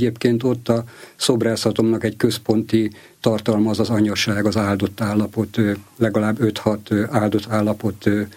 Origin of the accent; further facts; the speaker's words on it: Gödöllő, Pest, Hungary; talán azért, mert gödöllői vagyok, meghatározott típusú feladatokat kaptam